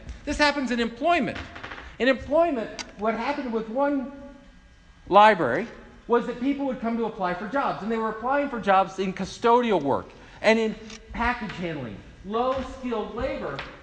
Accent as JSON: {"language": "English", "region": "New York", "country": "United States", "said": "This is new for me as a New Yorker."}